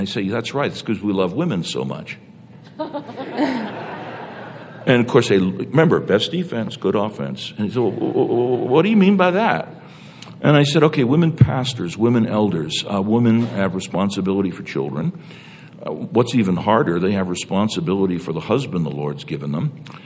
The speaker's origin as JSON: {"language": "English", "region": "New York", "country": "United States", "said": "No, I'm from New York. New Yorkers don't know how to ask questions."}